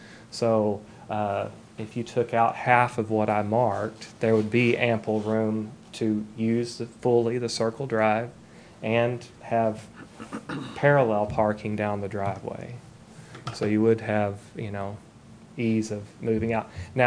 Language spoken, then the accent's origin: English; Arkansas, United States; We're from Northwest Arkansas, so we're up here in Branson a lot in this area.